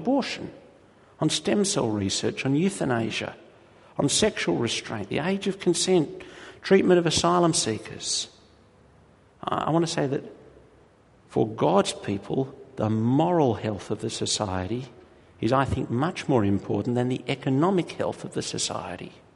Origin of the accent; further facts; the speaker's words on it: Australia; Now that's an anathema to the way we think as an Australian society.